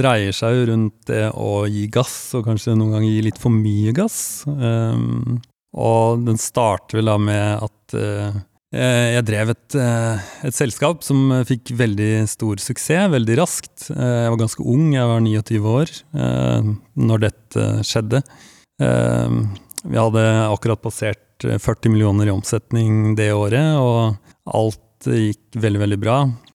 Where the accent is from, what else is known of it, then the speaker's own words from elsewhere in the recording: Langesund, Telemark, Norway; Så, og jeg er jo også fra, jeg er fra Langesund